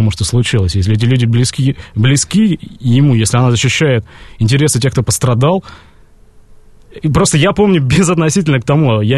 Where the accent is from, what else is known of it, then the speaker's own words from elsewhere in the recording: Yekaterinburg, Sverdlovsk Oblast, Russia; Я из Екатеринбурга родом, местное телевидение дозвонилось мне в больничную палату.